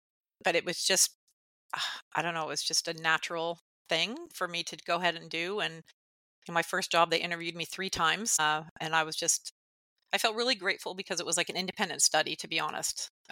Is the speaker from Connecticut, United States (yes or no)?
yes; Stratford, Connecticut, United States; So I am from Stratford here in Connecticut. I'm about 40 minutes from the office.